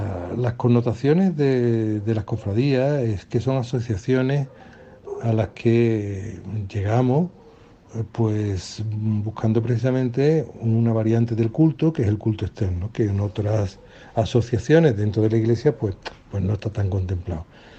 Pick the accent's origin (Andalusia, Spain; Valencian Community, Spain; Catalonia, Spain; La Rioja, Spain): Andalusia, Spain; Málaga; la alegría como cofrade malagueño todavía es mucho mayor